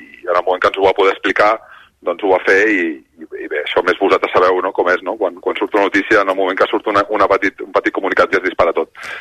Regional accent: Barcelona, Catalonia, Spain; nosaltres som de Sants, cony, que som al costat de les Corts

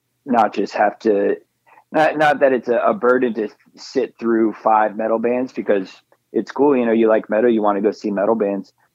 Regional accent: Phoenix, Arizona, United States; But, you know, growing up in the Phoenix area

